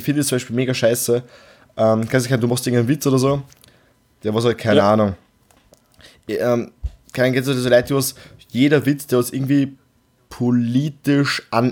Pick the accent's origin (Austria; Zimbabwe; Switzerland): Austria; Nein, wir sind Österreicher